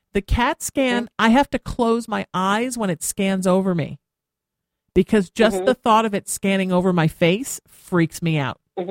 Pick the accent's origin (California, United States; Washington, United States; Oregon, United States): California, United States; Huntington Beach; That's what I like about Orange County, because I grew up in Huntington